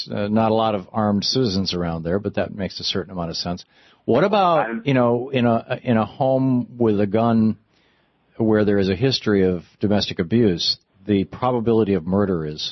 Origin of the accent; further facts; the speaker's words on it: Michigan, United States; when I was a teenager, I grew up in Michigan and I knew some of the Michigan militia guys